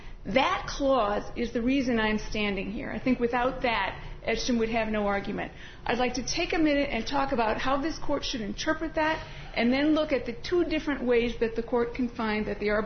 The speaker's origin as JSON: {"language": "English", "town": "Milwaukee", "region": "Wisconsin", "country": "United States", "said": "from Milwaukee, Wisconsin."}